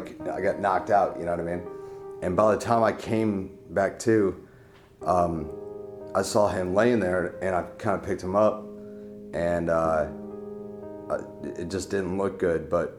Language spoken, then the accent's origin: English; Westland, Michigan, United States; I am from Westland, Michigan.